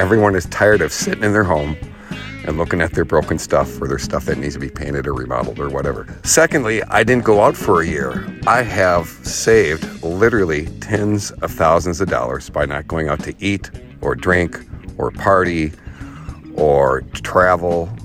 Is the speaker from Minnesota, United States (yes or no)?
yes; Minneapolis, Minnesota, United States; I'm from Minneapolis, Minnesota.